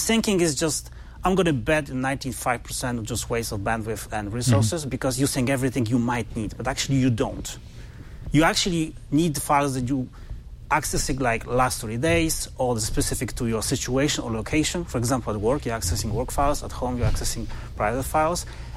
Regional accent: Poland; I'm from Poland.

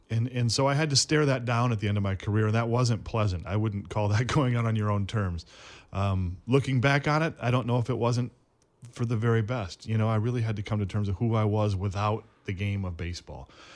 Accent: Flint, Michigan, United States; in sports in general, growing up in Flint, as a way of fitting in, of being a part of something, being on a team.

